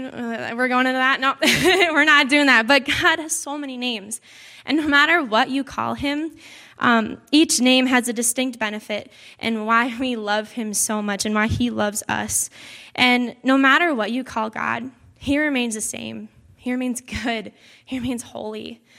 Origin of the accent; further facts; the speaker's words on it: Hudson, Wisconsin, United States; also born or lived in Oakdale, Minnesota; Growing up, everyone called me … That's just what everyone called me. I grew up in Hudson, and so that's what everyone called me there. Then I moved to Oakdale, Minnesota.